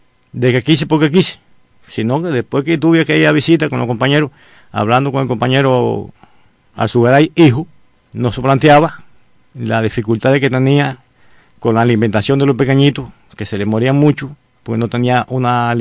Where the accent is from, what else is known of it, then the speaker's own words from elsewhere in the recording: Havana, Cuba; also born or lived in Palma Soriano; la provincia de Santiago de Cuba, especialmente del pueblo de Palma Soriano, y en una edad muy temprana vine a la ciudad de La Habana